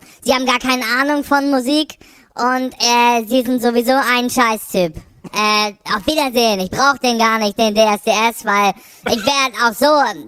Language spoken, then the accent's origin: German; Zellbeutenreuth, Germany; ich komme aus Zellbeutenreuth, das ist in der Nähe von Schießhaus.